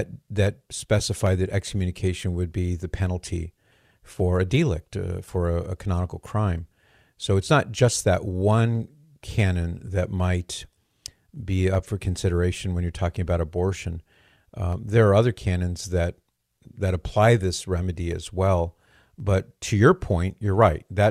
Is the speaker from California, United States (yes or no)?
yes; California, United States; Hey, I'm from California. It's my home state. I love my home state.